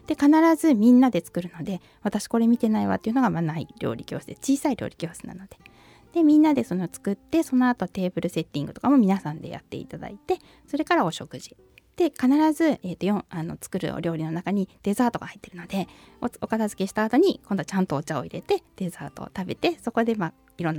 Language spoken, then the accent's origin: Japanese; Ota, Tokyo, Japan; born there; also born or lived in Setagaya; 私生まれは隣の大田区なんですけど、住んでもう30年くらいなので。